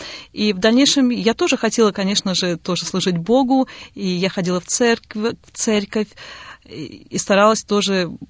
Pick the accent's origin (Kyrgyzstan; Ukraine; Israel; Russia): Russia; Bryansk, Bryansk Oblast; born there; Я родилась в России, в городе Брянске. Мне Господь благословил тем, что подарил мне прекрасную семью христианскую. Я родилась в семье служителя